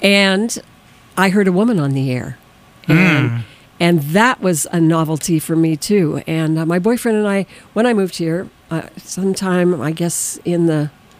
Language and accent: English; Great Falls, Montana, United States; He was stationed in my hometown of Great Falls, Montana.